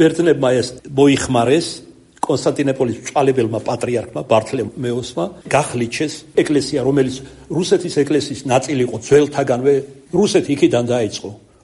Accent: Kartli, Georgia; აი ქართლელი ვარ და ჩვენში გამოთქმარა

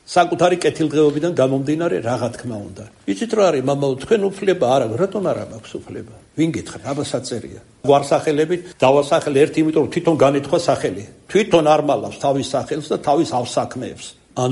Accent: Kartli, Georgia; აი ქართლელი ვარ და ჩვენში გამოთქმარა

